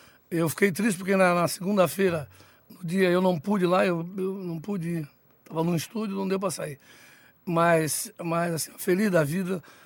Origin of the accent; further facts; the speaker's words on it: Florianópolis, Santa Catarina, Brazil; Eu sou comedor de peixe e pirão, cara. Sou manezinho. eu sou nascido ali na Alberto Leal, ali.